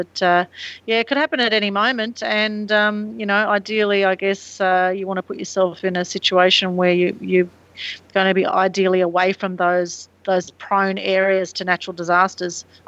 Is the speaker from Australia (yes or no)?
yes; Sydney, New South Wales, Australia; No, but I grew up in Sydney, and it used to get really windy in Sydney at times, especially being near the beach.